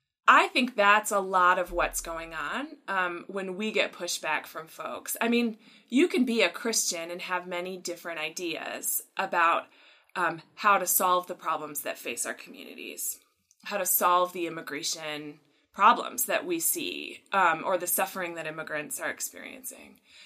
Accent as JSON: {"language": "English", "country": "United States", "said": "that I'm white, that I'm American, that I am middle class or upper middle class"}